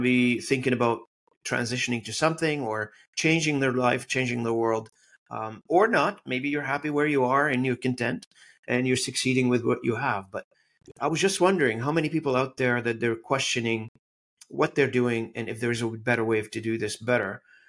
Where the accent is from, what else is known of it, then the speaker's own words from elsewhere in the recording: Beirut, Beirut Governorate, Lebanon; moved away as an adult; I was born and raised in the Civil War in Lebanon in Beirut back in the days.